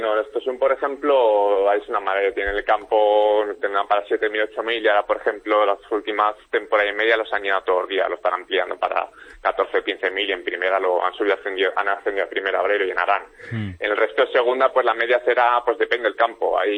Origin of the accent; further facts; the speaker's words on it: Aragon, Spain; now in Stockholm, Sweden; Pues mira, aunque parezca extraño, yo que soy de Aragón, por ejemplo, y tenemos un termasco buenísimo, hay un par de sitios en Estocolmo